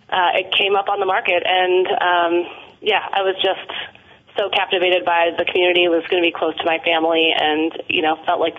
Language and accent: English; Orleans, Vermont, United States; also born or lived in Los Angeles; I grew up in Orleans, in the Northeast Kingdom here. I grew up there, and then I was living in Los Angeles, and had been there for about 10 years.